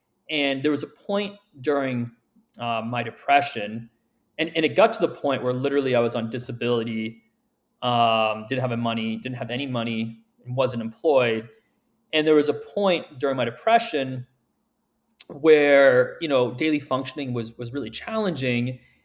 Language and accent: English; Wellesley, Massachusetts, United States; I grew up in Wellesley, and Wellesley is a very, there's a lot of pressure. Wellesley out here in Massachusetts